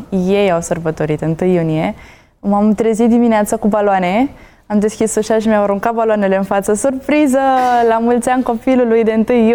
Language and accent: Romanian; Tulcea, Tulcea County, Romania; Eu sunt din Tulcea, chiar din oraș.